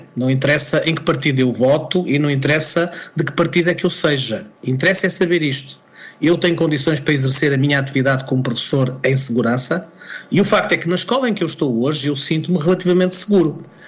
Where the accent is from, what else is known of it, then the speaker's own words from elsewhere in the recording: Viana do Castelo, Norte, Portugal; eu posso dizer estas coisas porque eu sou de Viana do Castelo, de uma localidade da província